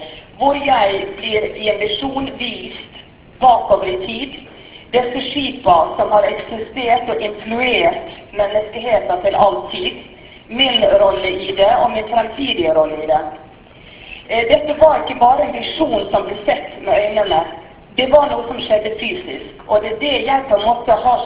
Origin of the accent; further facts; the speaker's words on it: Western Norway, Norway; born there; jeg er født på Vestlandet